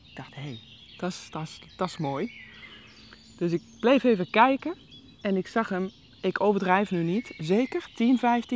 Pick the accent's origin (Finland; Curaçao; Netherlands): Finland; Helsinki, Uusimaa; moved away as an adult; Ik ben in Helsinki opgegroeid, geboren en opgegroeid. Tot mijn 19e ongeveer gewoond.